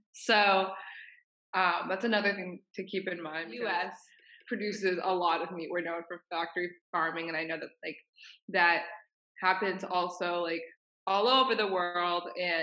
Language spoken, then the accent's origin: English; Maine, United States; So I grew up in Maine, and there's this huge lake called Sebago Lake